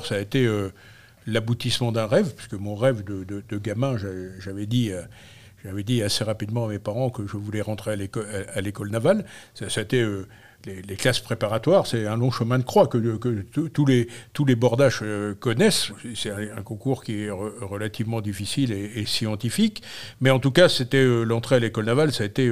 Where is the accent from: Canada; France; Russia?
France; Brest, Brittany; Alors, moi, je suis originaire de Brest. Donc, quand on est brestois, on a déjà un peu le sel dans les veines